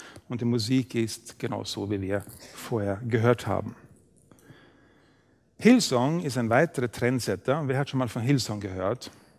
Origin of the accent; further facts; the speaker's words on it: Sweden; in meiner Heimatstadt in Schweden, wo ich aufgewachsen bin